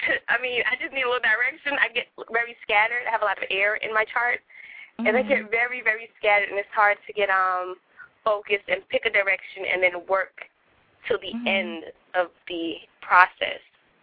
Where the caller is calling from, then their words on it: Augusta, Georgia, United States; I'm calling from Augusta, Georgia.